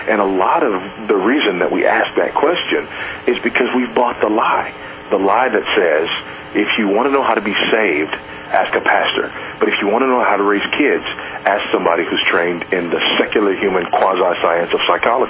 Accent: Los Angeles, California, United States; now in Houston, United States; Yeah, I grew up in Los Angeles.

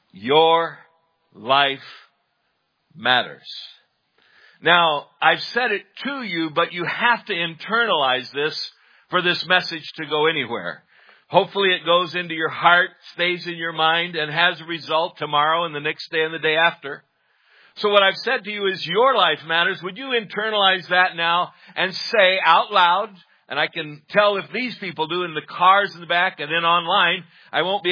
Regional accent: Virginia, United States; Well, I hail from Northern Virginia, the Washington, D.C. suburbs.

